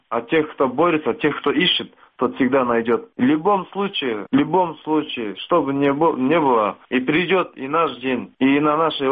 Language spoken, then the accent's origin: Russian; Kyrgyzstan; now in Moscow, Russia; Потому что в нашей родине, я не могу как бы сказать, да, что все живут хорошо. Есть люди, которые живут хорошо, а есть люди, которые не хватает за просто за хлеб. И вот все мои земляки, и мои вот тех, кто в основном кыргызы